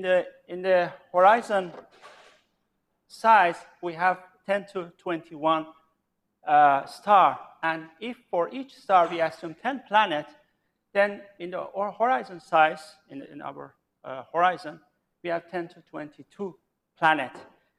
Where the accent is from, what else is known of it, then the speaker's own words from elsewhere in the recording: Tabriz, East Azerbaijan, Iran; the people that did that died near my hometown Tabriz in 2 consecutive earthquakes